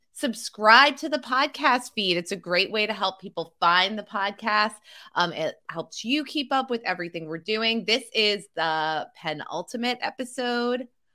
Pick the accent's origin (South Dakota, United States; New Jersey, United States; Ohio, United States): New Jersey, United States; I'm from New Jersey. Mm-hmm. It was always like a Jersey Shore type of destination.